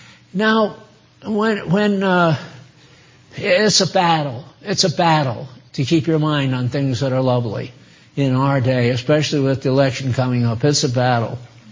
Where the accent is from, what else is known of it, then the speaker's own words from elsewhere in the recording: New England, United States; Now, I was born in New England, raised in New England, so I'm a Yankee to the bone.